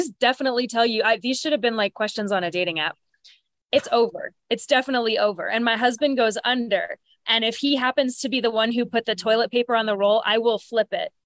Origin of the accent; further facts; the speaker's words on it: Pennsylvania, United States; I'm from Pennsylvania, and he was from just a couple hours away from me.